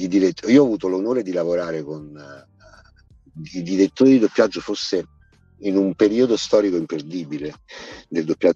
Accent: Campania, Italy; accent: Neapolitan; also born or lived in Rome / Milan / Pesaro; il mio accento è napolegno, no? E quindi alla fine sono fiero, però mi ha aiutato moltissimo il fatto di vivere in tante città diverse. Ho vissuto 18 anni a Roma

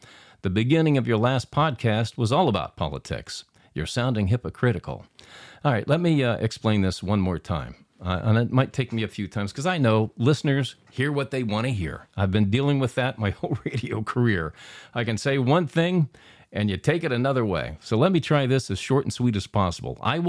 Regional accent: Pennsylvania, United States; Here's a guy I grew up with near Pittsburgh

